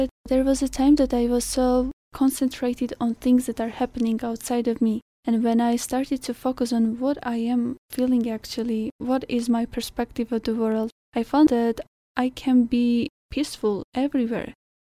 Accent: Lori, Armenia; I'm from Lori and I just graduated university

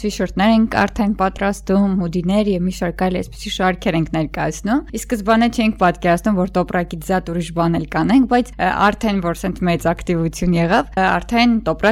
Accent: Kajaran, Syunik, Armenia; ես ինքս Սյունեցի եմ, ծնվել եւ ապրել եմ Քաղաքաջարանում, չգիտեմ, ծանոթ եք Քաջարանին թե ոչ։

